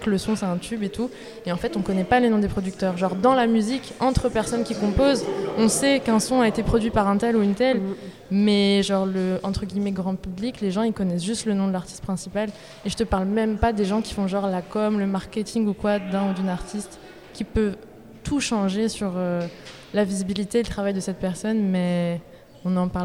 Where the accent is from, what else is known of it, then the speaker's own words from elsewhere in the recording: France; Et moi, de base, je viens de France, donc la traversée de la frontière n'est pas un si gros événement